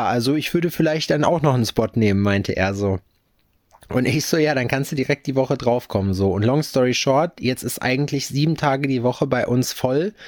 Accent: Berlin, Germany; Als Berliner ist man das doch eh schon halb.

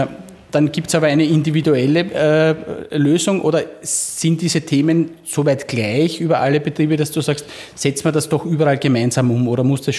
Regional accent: Austria

